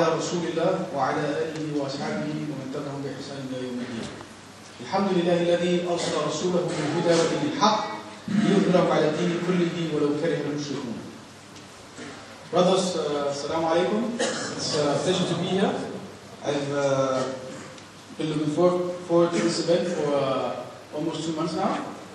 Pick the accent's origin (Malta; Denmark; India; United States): Denmark; Copenhagen, Capital Region of Denmark; I came to Islam roughly 8 years ago. I grew up in Denmark, in Copenhagen, the capital of Denmark. And you know, like most other Danish people, I grew up knowing Muslims